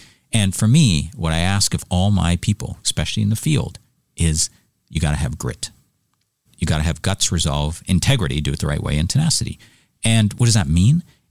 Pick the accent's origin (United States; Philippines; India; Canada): Canada; Toronto, Ontario; I grew up in Canada, in Toronto and Mississauga area eventually.